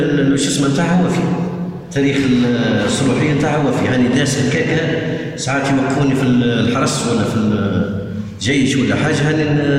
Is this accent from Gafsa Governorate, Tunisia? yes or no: yes; Moulares, Gafsa Governorate, Tunisia; الأصل مغربي، مولود في تونس، والجعاء استعمار معنا في عهد المناجم وقتها، قاعد يخدم المناجم، يتوفى في منارايس ولاية قفصه. العزوز المغربية حتى هي مولودة في منارايس،